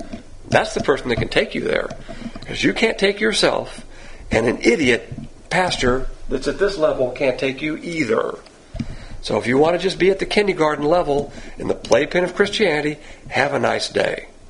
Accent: the South, United States; So just ignore the fact that I'm a Southerner.

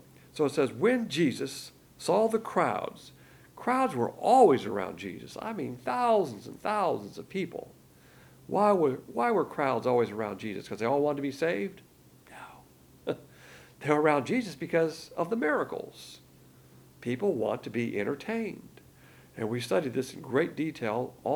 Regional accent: Alabama, United States; I'm from Alabama, where they have all these phony baloney holy roller churches everywhere.

